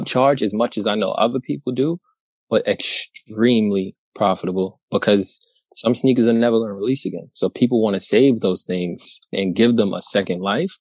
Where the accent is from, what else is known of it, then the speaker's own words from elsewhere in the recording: New York, United States; And I'm from New York. I'm in New York.